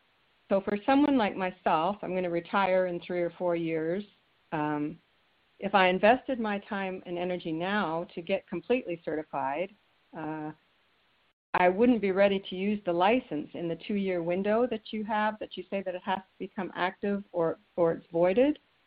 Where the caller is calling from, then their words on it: Franklin, Tennessee, United States; I am calling from Franklin, Tennessee.